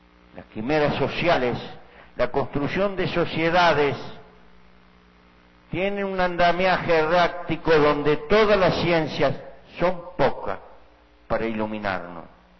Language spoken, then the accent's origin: Spanish; Uruguay; a mi pueblo, al Uruguay